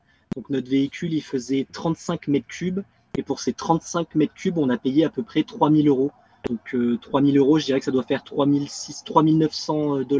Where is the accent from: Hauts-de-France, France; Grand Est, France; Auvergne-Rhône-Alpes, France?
Auvergne-Rhône-Alpes, France; Lyon; on est Européens, on est Français. Avant de partir, on habitait à Lyon, donc à peu près au centre de la France.